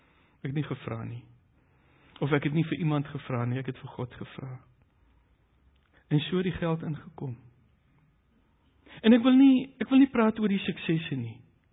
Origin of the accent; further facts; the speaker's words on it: Namibia; Ek is die Suidwester, dit geld selfs vir my ook.